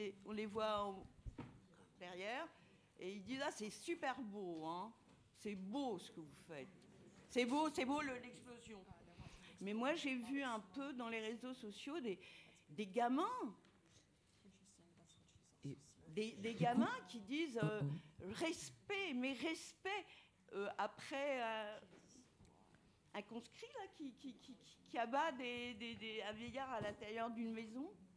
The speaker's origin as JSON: {"language": "French", "country": "Lebanon", "moved": "yes", "lives_now": "France", "said": "en tant que vivant en France depuis très longtemps, mais aussi en tant que Libanaise"}